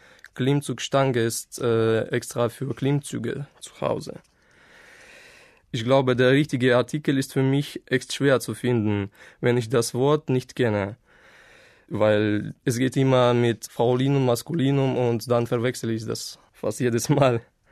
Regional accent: Ukraine; German is a second language; now in Düsseldorf, Germany; dass die Züge in Deutschland machen auch Verspätungen wie bei mir in der Ukraine

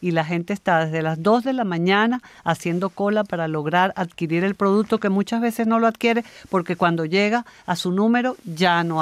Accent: Venezuela; porque yo, como venezolana, me toca hacer cola

